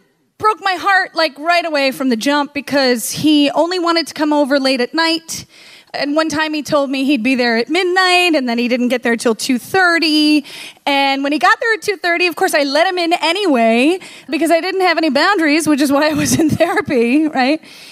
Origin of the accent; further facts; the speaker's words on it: the North, United States; And I was from the North and we just, you know, this was before the internet, right?